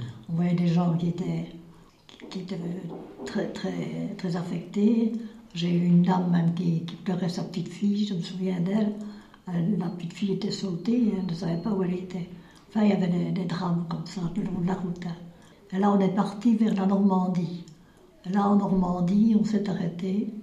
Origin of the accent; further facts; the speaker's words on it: Couvin, Wallonia, Belgium; born there; also born or lived in Luxembourg; Je suis née à Couvain. Depuis 1938, on est agent, à peu près 10 ans avant, j'habitais à Luxembourg.